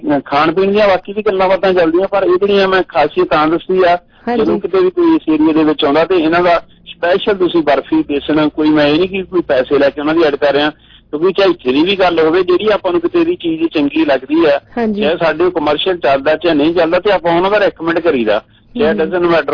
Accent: Punjab, India; ਕਿਉਂਕਿ ਮੈਂ ਪੰਜਾਬ ਤੋਂ ਆਵਾਂ

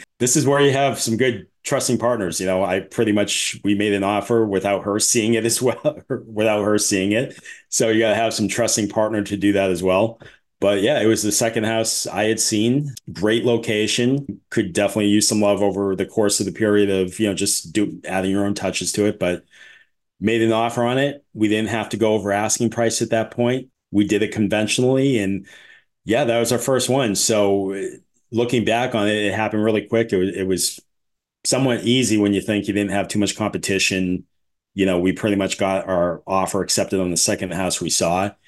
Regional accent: Boston, Massachusetts, United States; So that's when I kind of moved back north. You know, I'm from the Boston area.

